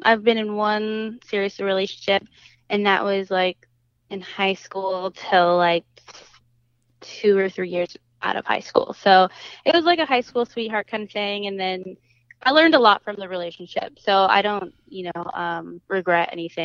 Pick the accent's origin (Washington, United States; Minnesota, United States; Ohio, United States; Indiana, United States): Washington, United States; now in Los Angeles, United States; I'm originally from Washington State.